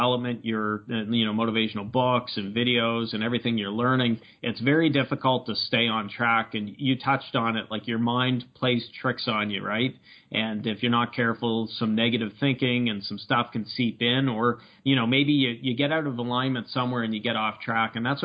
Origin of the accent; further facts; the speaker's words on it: Canada; I'm Canadian